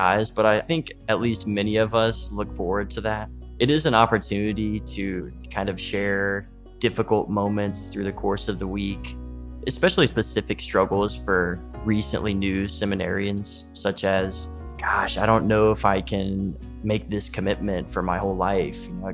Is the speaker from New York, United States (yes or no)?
no; Huntsville, Alabama, United States; I'm from Huntsville, Alabama. I'm in very north Alabama, close to the border of Tennessee.